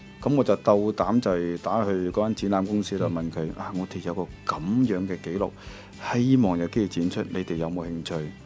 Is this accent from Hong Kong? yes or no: yes; Hong Kong; 咁嗰個就係同我哋香港人好 relative 嘅